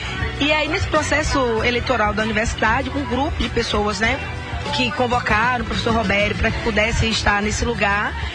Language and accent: Portuguese; Piauí, Brazil; Bom, como eu falei, eu sou de Piauí.